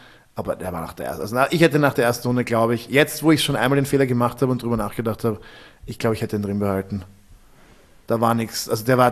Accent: Austria; als Österreicher natürlich kann man das jetzt ein bisschen hämisch auch sehen.

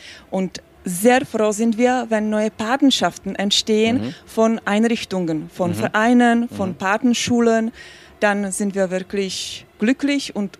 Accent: Czechia; German is a second language; aus Tschechien

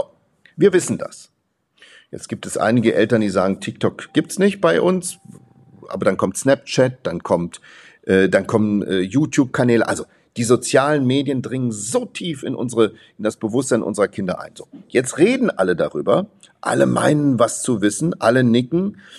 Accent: Perl, Saarland, Germany; übrigens meine alte Heimat, habe ja in Perl lange Zeit gelebt und da kennt man sich aus.

